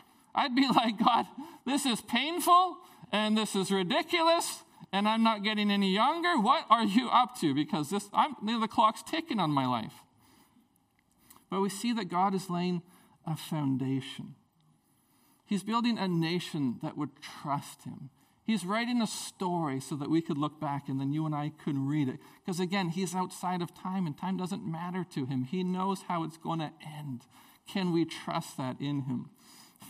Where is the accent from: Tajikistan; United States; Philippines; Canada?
Canada; Prince Rupert, British Columbia; I grew up in Prince Rupert.